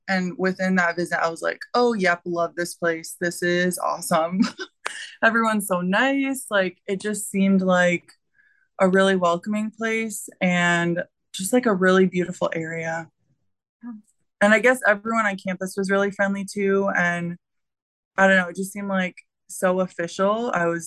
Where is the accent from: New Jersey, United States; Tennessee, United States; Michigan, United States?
Michigan, United States; Commerce Township; I was born in Michigan. I think it's Commerce Township, so downstate. I'm a troll.